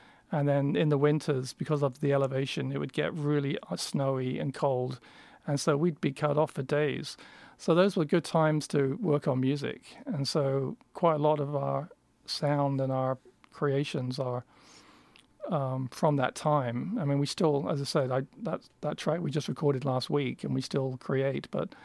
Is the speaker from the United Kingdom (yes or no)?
yes; England, United Kingdom; I mean, I'm from England, so it's very similar.